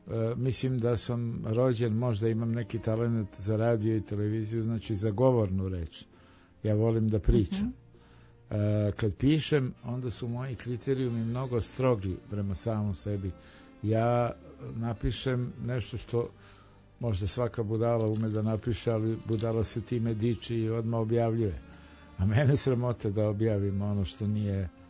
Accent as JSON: {"language": "Serbian", "town": "Kragujevac", "region": "Šumadija", "country": "Serbia", "tie": "born there", "lives_now": "Belgrade, Serbia", "said": "Moj rodni grad. Na Lepenici."}